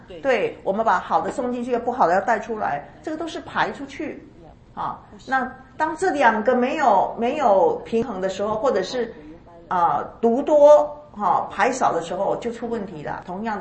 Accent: China; 我们中国人特别是应该在说话上是有修养的

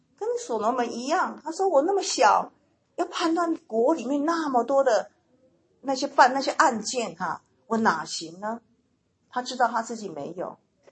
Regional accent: China; 如果我们中国人崇尚这个智慧是对的

